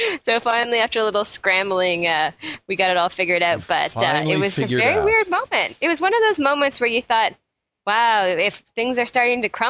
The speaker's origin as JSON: {"language": "English", "town": "Toronto", "region": "Ontario", "country": "Canada", "said": "from Toronto, Ontario, Canada."}